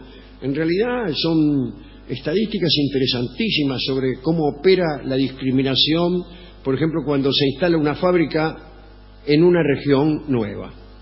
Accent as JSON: {"language": "Spanish", "region": "Córdoba", "country": "Argentina", "accent": "Cordoban", "said": "Yo soy de Córdoba, justamente."}